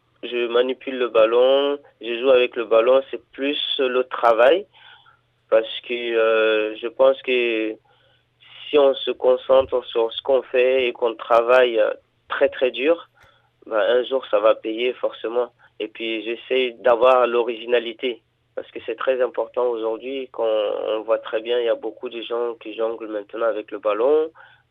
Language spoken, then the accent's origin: French; Guinea; C'est vrai que depuis mon enfance en Afrique, en Guinée qu'on a créé dans mon pays, je jouais déjà avec le ballon quand j'étais petit